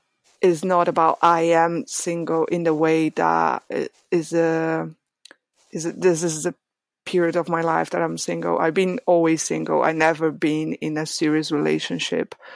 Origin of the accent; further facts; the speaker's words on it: Brazil; English is a second language; now in London, United Kingdom; And when I moved to here, I literally moved without knowing anyone. And for some reason, I am from Brazil.